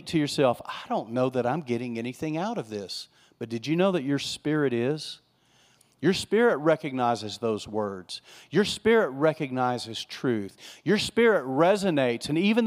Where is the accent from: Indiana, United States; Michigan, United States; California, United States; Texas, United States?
Texas, United States; I grew up in West Texas. There wasn't any waves to ride in West Texas. There were no oceans.